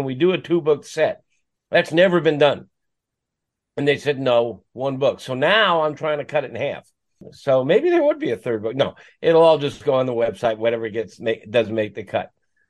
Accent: Levittown, New York, United States; also born or lived in Chicago / East Meadow; I was born actually in Chicago, but very soon after birth, my folks moved me to Levittown on Long Island, which was a new concept of a suburb. And we lived there for a number of years. And then we moved to East Meadow, also on Long Island.

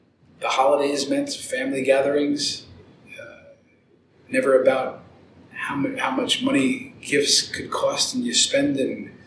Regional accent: New York City, New York, United States; born there; But I was born in the Bronx.

